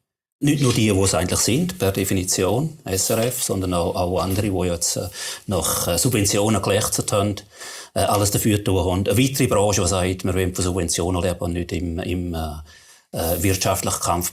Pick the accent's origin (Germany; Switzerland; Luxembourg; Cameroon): Switzerland; St. Gallen; wie wir im St. Galler Rindl, wo ich herkomme, weitergemacht hätte mit der Textil, mit der Stickerei